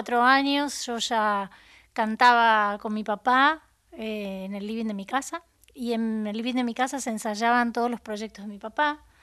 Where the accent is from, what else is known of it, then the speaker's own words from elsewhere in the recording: Buenos Aires, Argentina; born there; also born or lived in Mar del Plata; Uf, vivía en muchos barrios, pero a ver, yo nací en Floresta.